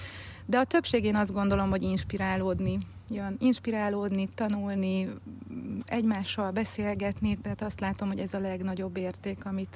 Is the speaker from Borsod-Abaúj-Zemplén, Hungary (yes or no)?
no; Besenyőtelek, Heves, Hungary; born there; Heves megyében, Besenyőtelken születtem, a szüleim ma is ott élnek. Aztán az élet a Balaton északi oldalára sodort bennünket a férjemmel